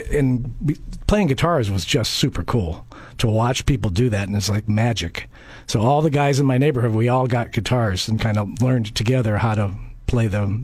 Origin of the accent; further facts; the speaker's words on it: Cleveland, Ohio, United States; Ah, well, I was raised in Cleveland, Ohio, first of all. That's where I was born.